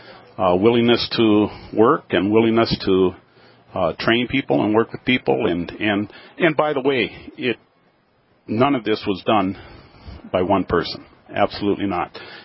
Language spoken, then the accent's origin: English; Minnesota, United States; I grew up in Minnesota, and I really wanted to farm.